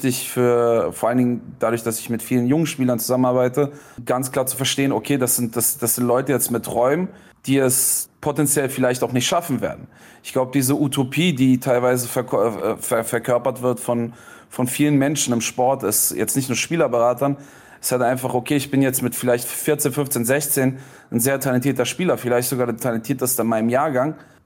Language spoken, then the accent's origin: German; Germany; dadurch, dass ich selber in Berlin bin. Ich bin Deutscher am Ende des Tages.